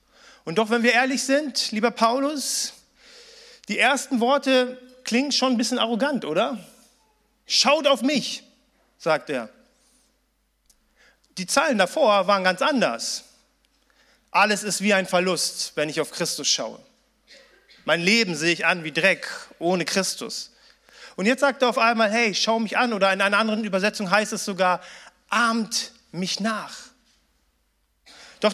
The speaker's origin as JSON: {"language": "German", "country": "Germany", "said": "Ich bin sparsam, ich bin Deutscher. Das ist meine Heimat."}